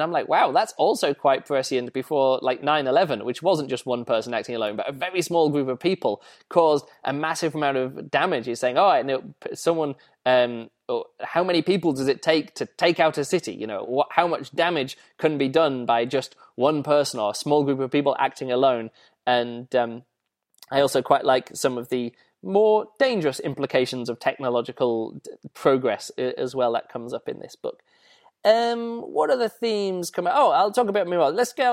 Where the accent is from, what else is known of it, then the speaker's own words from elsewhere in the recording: England, United Kingdom; accent: English; That's just purely because I'm English and I have one myself.